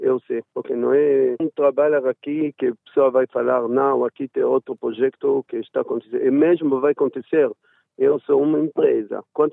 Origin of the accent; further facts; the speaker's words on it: Palma, Cabo Delgado, Mozambique; Meu investimento lá, sou de Palma, porque, sabe, em Palma